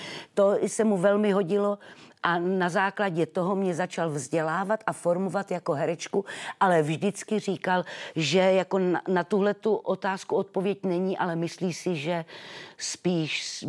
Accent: Třebíč, Vysočina Region, Czechia; je to zdravice z Třebíče, víte, já jsem Třebíčanka

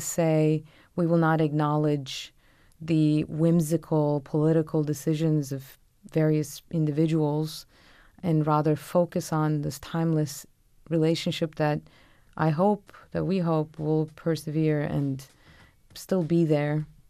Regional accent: Istanbul, Turkey; It was something that I struggled with personally because I am from Istanbul

